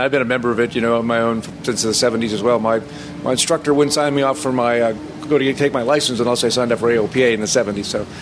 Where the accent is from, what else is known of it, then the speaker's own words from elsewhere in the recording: Twin Cities, Minnesota, United States; I grew up in the Twin Cities, worked for a little lumber company called Knox Lumber Company